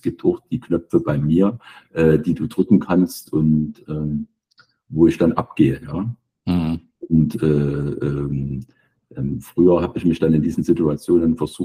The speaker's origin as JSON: {"language": "German", "region": "eastern Germany", "country": "Germany", "said": "Also das ist ja von der Sprache unschwer zu erkennen, dass ich ein Kind des Ostens bin."}